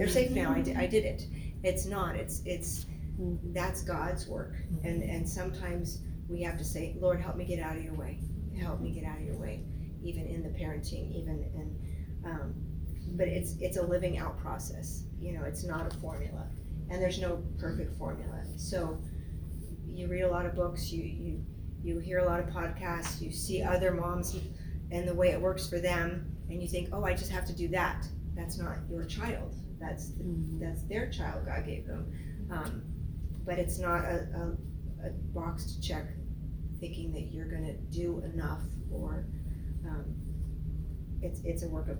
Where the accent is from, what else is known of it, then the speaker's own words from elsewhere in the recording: Ireland; there's a big difference, especially because I'm Irish.